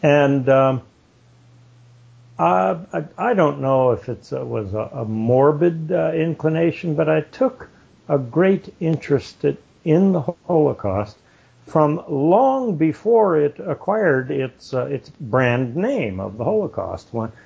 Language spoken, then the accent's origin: English; Florida, United States; By the way, I come from South Florida, and in that I do so, I mean, it was a bit like, almost like coming from New York, in that Jews were very numerous around me.